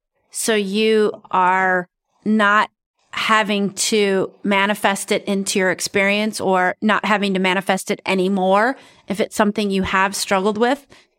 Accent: South Dakota, United States; I'm originally from South Dakota

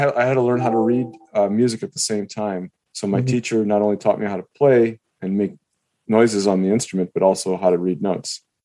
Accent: Chicago, Illinois, United States; also born or lived in Guatemala; I grew up in Chicago, was born in Guatemala, however, but didn't move to the Chicago area until 1.5 years old

